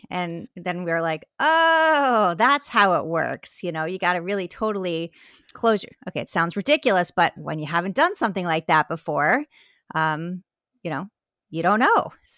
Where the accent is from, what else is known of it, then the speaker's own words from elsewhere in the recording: Florida, United States; But, you know, I'm from Florida, sleeping in the tent at night. It was really cold.